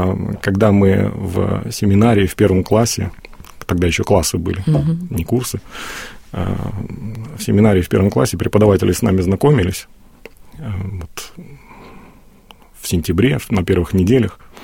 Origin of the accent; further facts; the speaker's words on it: Samarkand, Samarqand Region, Uzbekistan; И родился в древней столице Самарканде. То есть, ну, за несколько тысяч километров от Москвы, где ныне я служу